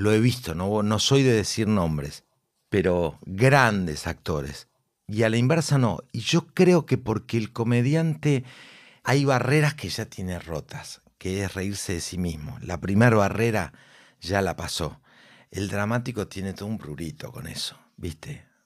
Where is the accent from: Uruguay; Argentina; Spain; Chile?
Argentina; Buenos Aires; yo soy de Parque Patricios, pero estoy a dos cuadras de la Buteler.